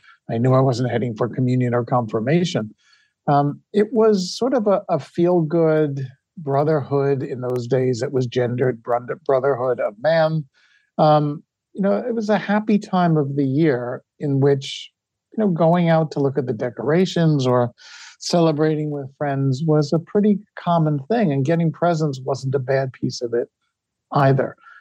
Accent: New York, United States; I was born in 1953. Growing up on Long Island, there were lots and lots of Jewish families that celebrated Christmas.

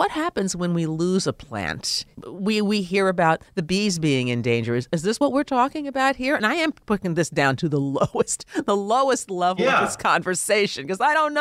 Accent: Midwest, United States; I grew up in the Midwest, I'm used to seeing fields tagged where they were doing research on soybeans or corn.

